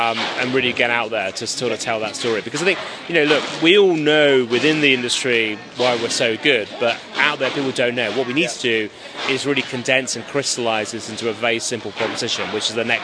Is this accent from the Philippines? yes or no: no; England, United Kingdom; you can tell I'm English